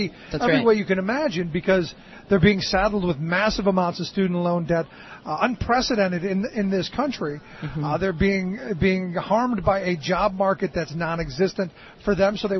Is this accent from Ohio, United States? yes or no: yes; Cleveland, Ohio, United States; You know, as a kid growing up in Cleveland, I know I don't like Pittsburgh.